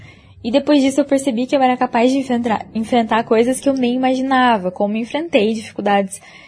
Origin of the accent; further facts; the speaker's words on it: Umuarama, Paraná, Brazil; Eu nasci e cresci em Umuarama, e Umuarama não tem jornalismo, então eu precisei fazer uma escolha.